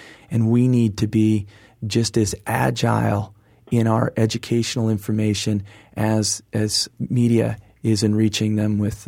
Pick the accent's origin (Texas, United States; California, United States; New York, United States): California, United States; Manhattan Beach; growing up in Manhattan Beach, California, where, much to my parents' chagrin, I spent far too much time surfing.